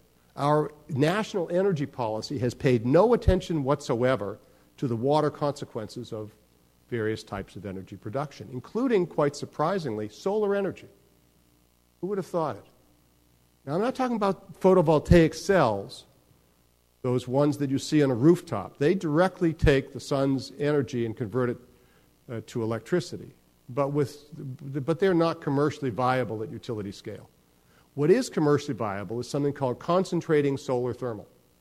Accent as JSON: {"language": "English", "region": "Southwest", "country": "United States", "said": "Well, I'm from the Southwest."}